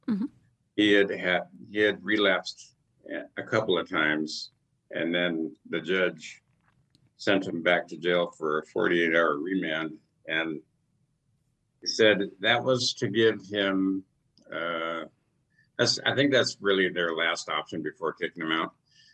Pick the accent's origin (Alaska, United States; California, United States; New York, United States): Alaska, United States; I was born and raised here in Alaska, and my family, you know, I'm a product of divorce, and my father was an alcoholic.